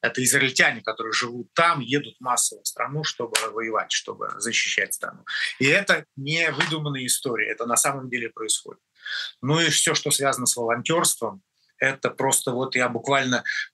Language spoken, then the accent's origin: Russian; Russia; moved away as an adult; так как я россиянин, в анамнезе 53 года прожил в России, родился там и учился там, то, конечно, несмотря на то, что 8 лет уже здесь